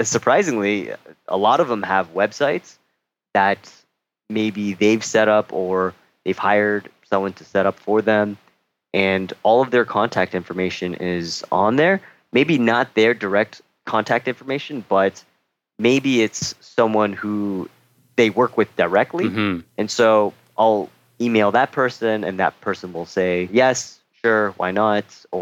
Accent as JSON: {"language": "English", "town": "Toronto", "region": "Ontario", "country": "Canada", "lives_now": "South Korea", "said": "I'm from Canada, specifically Toronto. And for myself right now, I'm currently living in South Korea, where I work as a teacher."}